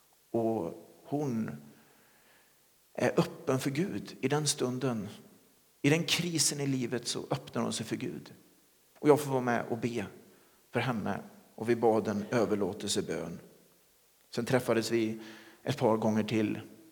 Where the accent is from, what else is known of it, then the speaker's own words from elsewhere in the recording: Lidköping, Västra Götaland County, Sweden; en plats i Lidköping där jag växte upp.